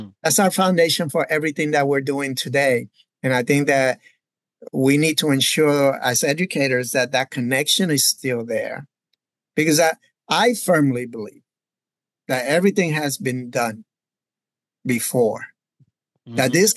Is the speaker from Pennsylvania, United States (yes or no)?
no; Bronx, New York, United States; I remember growing up in the Bronx when hip hop was emerging, right? In the late 70s, early 80s